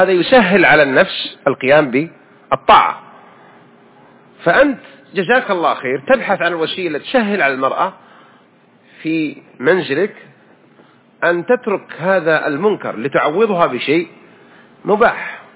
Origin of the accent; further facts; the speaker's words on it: Mecca, Makkah Province, Saudi Arabia; وهذه كانت عادة وأنا أذكرها وأنا صغير في مكة